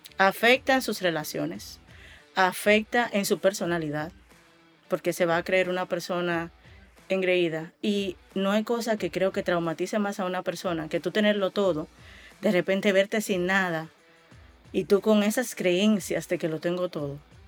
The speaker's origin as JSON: {"language": "Spanish", "country": "Dominican Republic", "said": "me crié con las personas que trabajaban para mi familia, personas que se conocían desde pequeños del barrio, porque somos dominicanos"}